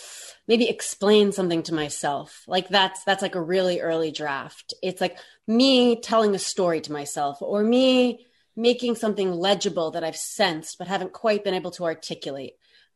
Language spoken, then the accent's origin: English; Ottawa, Ontario, Canada; also born or lived in New York, United States / New Jersey, United States; I was born in the States, in New York. I lived in New Jersey, but I came of age in Ottawa, Canada, where my parents still live